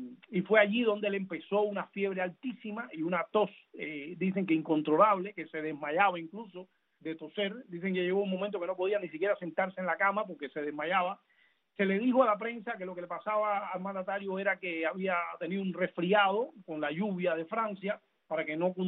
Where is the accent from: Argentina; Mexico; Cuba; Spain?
Cuba; now in United States; los cubanos tenemos que estar muy pendientes de lo que está pasando y de lo que va a pasar con las elecciones aquí en los Estados Unidos